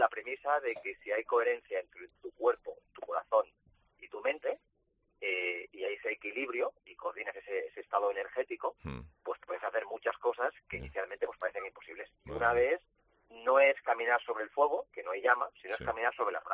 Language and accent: Spanish; Barcelona, Catalonia, Spain; ahora tengo 50 años, llevo 20 años en el mundo del desarrollo personal y profesional, yo soy de Barcelona, aunque toda mi familia pues prácticamente nacieron en Málaga.